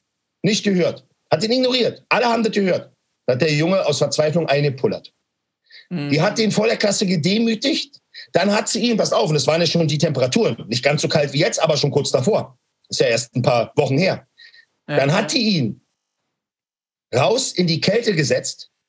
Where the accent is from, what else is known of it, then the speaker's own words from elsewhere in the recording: Berlin, Germany; Schaut mal, ich komme aus Berlin.